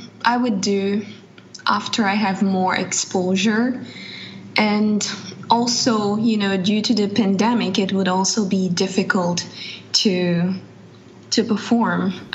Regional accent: Turks & Caicos Islands; Oh, okay. I am from the Turks and Caicos Islands.

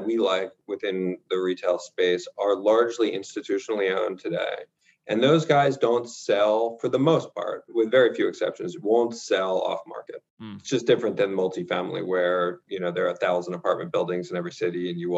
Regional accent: Philadelphia, Pennsylvania, United States; Sure. Yeah, I grew up in Philadelphia, but I worked in New York with my now partner, Rob Levy

